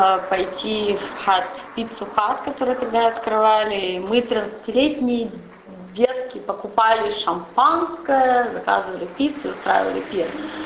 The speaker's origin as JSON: {"language": "Russian", "town": "Kamensk-Uralsky", "region": "Sverdlovsk Oblast", "country": "Russia", "said": "Итак, я с Урала, из Каменска-Уральского, Свердловской области. Небольшой город, делать особенно нечего."}